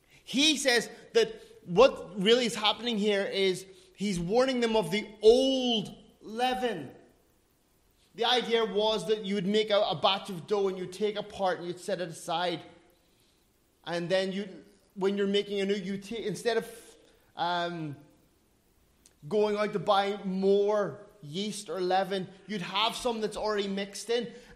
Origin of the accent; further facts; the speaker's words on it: Northern Ireland, United Kingdom; I come from Ireland, from Northern Ireland, if you want to be politically correct. I say Ireland these days.